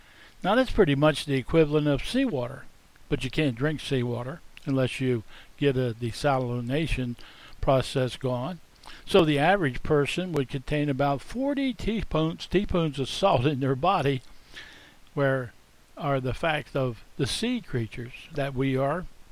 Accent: Pennsylvania, United States; When I grew up in Pennsylvania in the wintertime, you know, when we had ice and snow, we used something called salt.

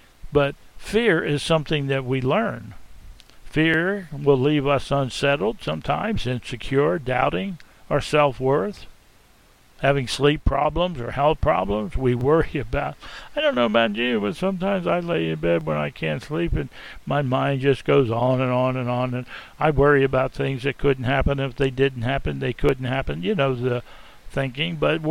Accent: Pennsylvania, United States; I'm from Pennsylvania originally

